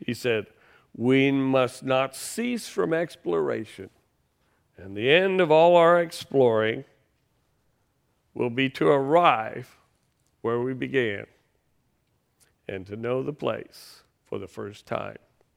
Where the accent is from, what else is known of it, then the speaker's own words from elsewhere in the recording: Decatur, Illinois, United States; I came home in 1998. I grew up here in Decatur. I went to Dennis School and Woodward Wilson Junior High School, and I graduated from MacArthur High School in 1965.